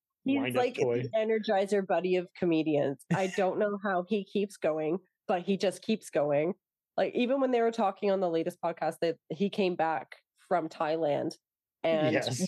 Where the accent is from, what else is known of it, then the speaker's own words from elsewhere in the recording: Toronto, Ontario, Canada; also born or lived in England; I'm from Toronto.